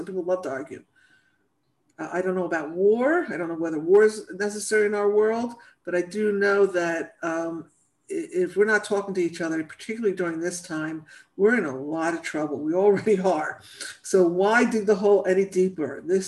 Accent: England, United Kingdom; I'm from England.

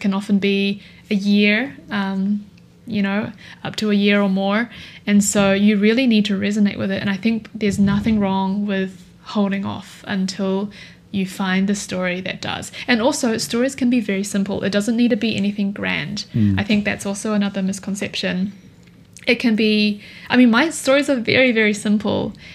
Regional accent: New Zealand; I think growing up in New Zealand, I always thought, oh, there's like nothing here, you know.

